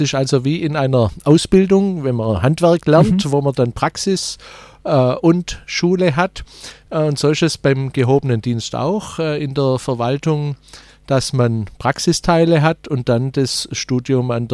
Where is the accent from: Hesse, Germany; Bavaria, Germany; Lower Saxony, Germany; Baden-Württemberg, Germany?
Baden-Württemberg, Germany; Grafenberg; dass ich in meinem Heimatort Grafenberg für den Gemeinderat kandidiert habe